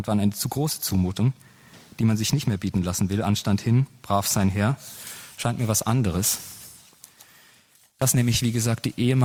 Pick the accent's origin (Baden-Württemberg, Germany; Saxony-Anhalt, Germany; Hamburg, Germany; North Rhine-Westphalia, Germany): Baden-Württemberg, Germany; Freiburg; In Freiburg zum Beispiel, wo ich herkomme, ist der Oberbürgermeister ein Grüner.